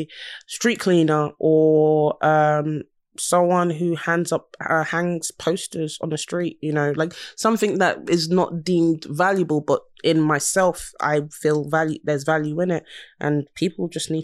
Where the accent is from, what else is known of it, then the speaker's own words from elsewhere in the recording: United Kingdom; growing up in Britain